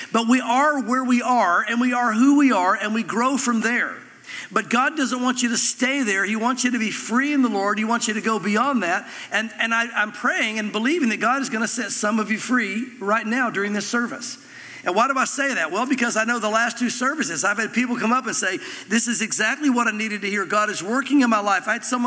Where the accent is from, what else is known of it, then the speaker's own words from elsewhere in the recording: the South, United States; We grew up in the South. A lot of us did.